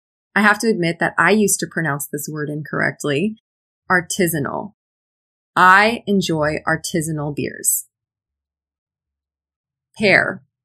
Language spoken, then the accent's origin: English; United States; As an American, I use a glottal stop in mountain.